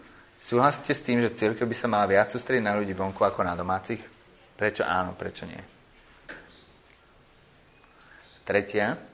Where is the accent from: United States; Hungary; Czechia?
United States; Slovak is a second language; now in Slovakia; či je dôležitejšie, že som Američan